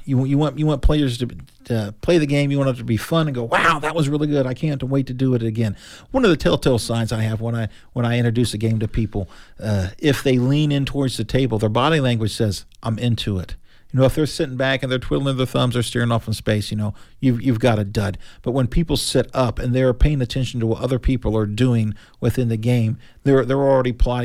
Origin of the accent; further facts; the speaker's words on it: Knightstown, Indiana, United States; I grew up in Knightstown, Indiana. That's in southeast Henry County